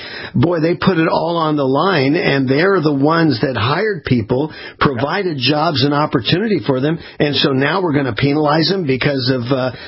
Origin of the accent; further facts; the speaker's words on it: Texas, United States; That's not who we are. We're more Texan than we are Charlottesville and these lunatics